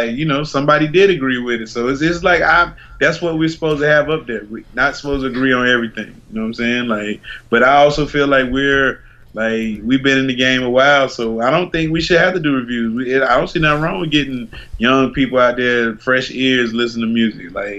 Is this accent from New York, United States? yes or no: no; North Carolina, United States; now in Florida, United States; Oh, NC, baby.